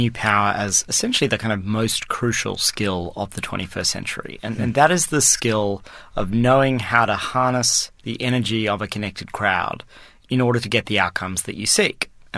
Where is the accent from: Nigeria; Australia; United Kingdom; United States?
Australia; moved away; when I grew up back in Australia, there were five television stations